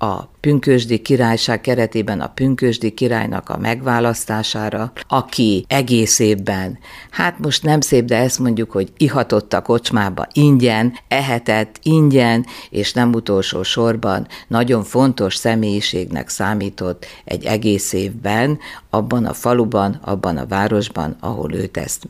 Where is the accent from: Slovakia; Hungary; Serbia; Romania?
Serbia; Magyarkanizsa, Vojvodina; Igen, magyar kanizsáról származom, ami Bácskában van, vagyis Vajdaságnak egy része.